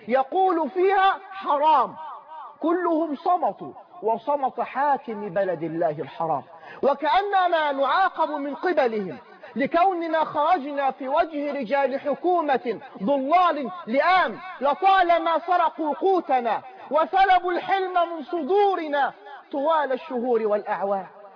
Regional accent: Egypt; عندنا في مصر

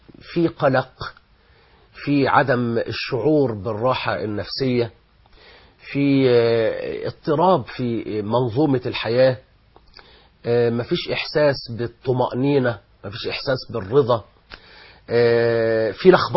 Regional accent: Egypt; نحن في بلادنا مصر الآن

